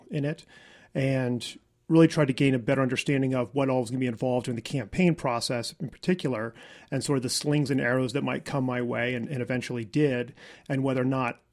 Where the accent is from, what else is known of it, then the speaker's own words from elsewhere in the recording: Asheville, North Carolina, United States; also born or lived in Georgia; And though I had the misfortune, I guess, maybe, of being born not here in Asheville, but in Georgia. We moved back when I was